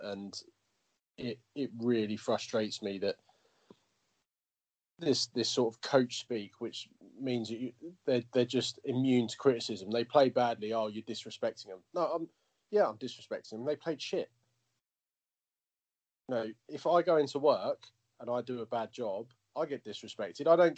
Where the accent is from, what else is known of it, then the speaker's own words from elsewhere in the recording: England, United Kingdom; that's as an Englishman who likes watching England win